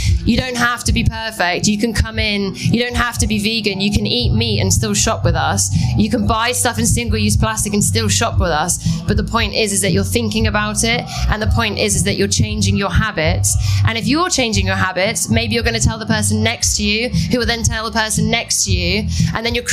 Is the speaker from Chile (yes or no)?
no; Uganda; now in England, United Kingdom; I grew up in Uganda. I was schooled in Uganda